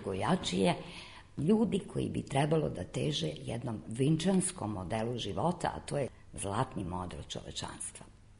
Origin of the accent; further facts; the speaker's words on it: Serbia; mi kao narod, kao nacija, kao Srbi koji ovde na ovim prostorima žive posle toliko hiljada godina.